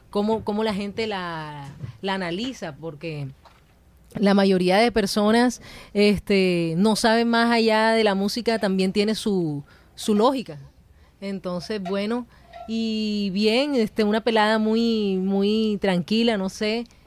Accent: Barranquilla, Atlántico, Colombia; born there; Bueno, yo nací aquí en Barranquilla.

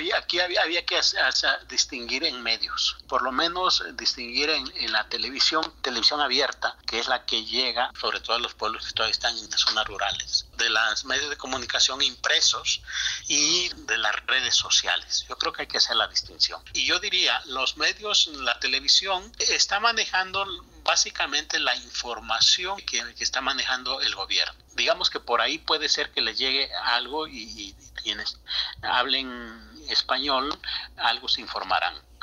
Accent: Juxtlahuaca, Oaxaca, Mexico; hubo en mi tierra misma, en el municipio de Juxtlahuaca

